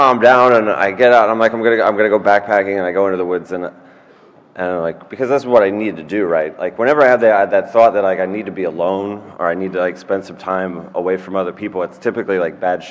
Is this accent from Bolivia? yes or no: no; England, United Kingdom; accent: English; now in United States; I grew up in England, right? I moved to the United States. And I had an English accent.